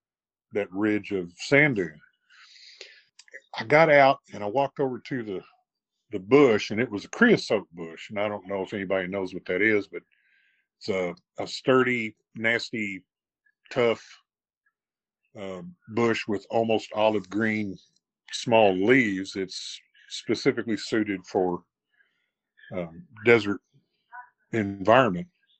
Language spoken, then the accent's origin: English; El Paso, Texas, United States; born there; Well, hello … I was born in El Paso, Texas.